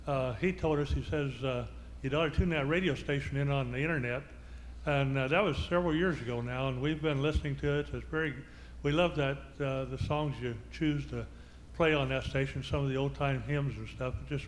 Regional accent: Nicholasville, Kentucky, United States; this is my wife, Sharon. We're from Nicholasville, Kentucky

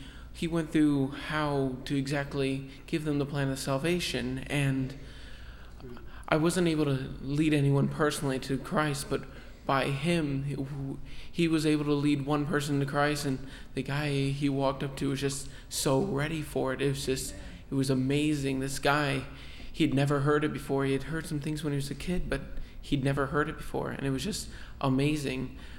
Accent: Clermont, Florida, United States; I'm from Claremont, Florida.

